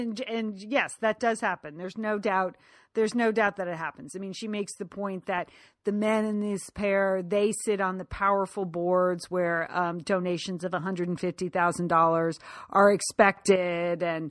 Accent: Connecticut, United States; I am from Connecticut, and sometimes my mouth doesn't move in ways other people's mouth moves.

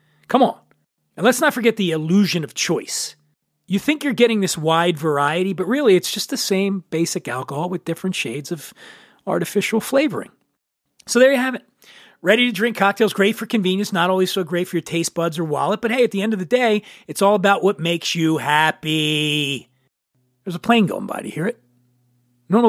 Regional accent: Philadelphia, Pennsylvania, United States; now in Los Angeles, United States; I'm from Philadelphia. I live in Los Angeles.

